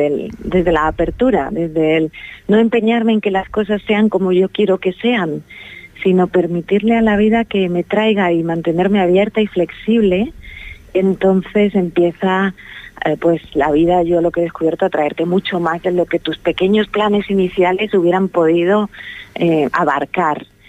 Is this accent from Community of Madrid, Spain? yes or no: yes; Madrid, Community of Madrid, Spain; moved away; also born or lived in Canary Islands; Me fui realmente de Madrid en el 2000, soy de Madrid, de cerquita de Madrid, y ahí vivía en sitios, iba como cambiando sitios, viví bastante en Canarias.